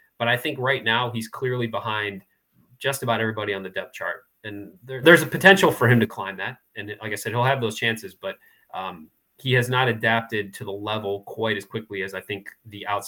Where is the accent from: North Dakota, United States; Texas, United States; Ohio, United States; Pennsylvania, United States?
Ohio, United States; Toledo; My parents went to Bowling Green. I grew up in Toledo.